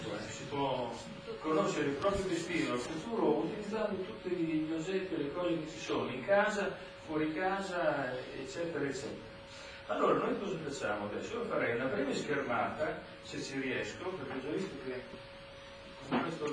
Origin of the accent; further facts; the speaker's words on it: Reggio Emilia, Emilia-Romagna, Italy; Lei deve sapere che io vengo da Reggio Emilia, noi reggiani si chiamano teste quadre.